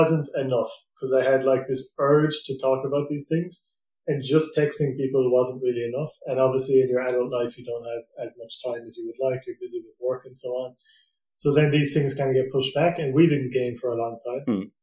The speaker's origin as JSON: {"language": "English", "country": "Ireland", "tie": "born or raised there", "lives_now": "Austria", "said": "obviously I moved to Austria now and I grew up in Ireland."}